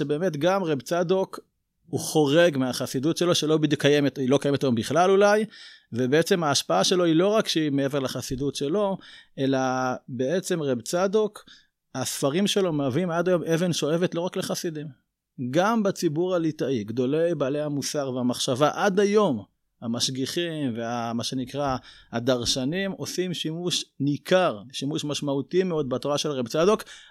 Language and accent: Hebrew; Beit Gamliel, Central District, Israel; now in Petah Tikva, Israel; נולדתי וגדלתי בקיבוץ נצורים, ולאחר מכן במושב בית גמליאל, לפני 38 שנים, ככה שהתחנכתי בעיקר במוסדות של הקיבוץ הדתי